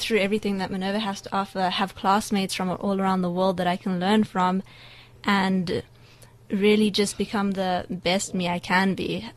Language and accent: English; South Africa; So as a South African, after, you know, traveling the world, I want to come back here.